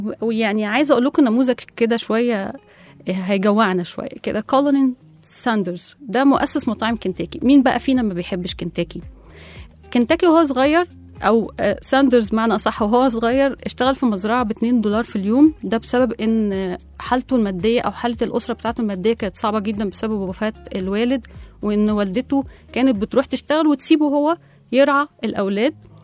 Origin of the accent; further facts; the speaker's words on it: Egypt; وفي برضو عندنا في مصر هنا فنانين غيروا حياتهم عشان يعملوا اللي بيحبوا